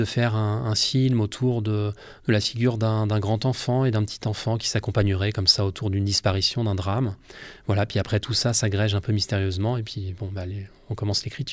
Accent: Paris, Île-de-France, France; C'était l'envie de filmer ma ville, déjà, je suis parisien

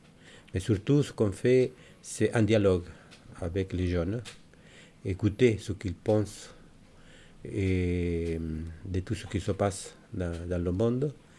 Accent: Chile; Oui, et ça a été plus facile pour l'Amérique latine, puisque je viens de Chili.

